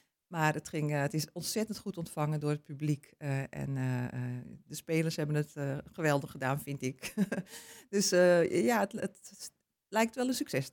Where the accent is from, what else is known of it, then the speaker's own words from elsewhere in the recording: Beemster, North Holland, Netherlands; ik ben geboren en getogen in de Beemster en ik woon nu al jaren in Purmerend.